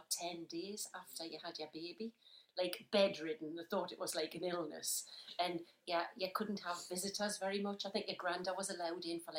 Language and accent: English; Wallsend, North East England, United Kingdom; born there; So I was born in a place called Wall's End